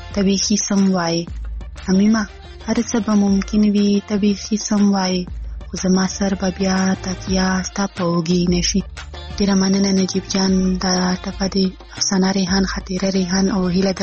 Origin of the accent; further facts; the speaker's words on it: Khyber Pakhtunkhwa, Pakistan; له وزیرستان نه.